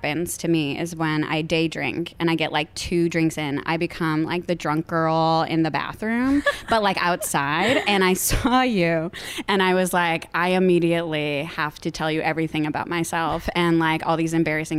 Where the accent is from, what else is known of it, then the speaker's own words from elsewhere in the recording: Cleveland, Ohio, United States; I grew up in the Midwest.